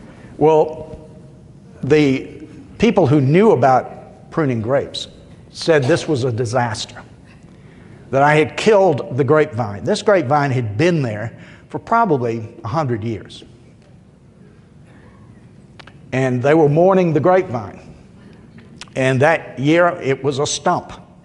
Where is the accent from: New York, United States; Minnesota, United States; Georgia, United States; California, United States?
Georgia, United States; Columbus; growing up in Columbus, Georgia, we don't have grapevines.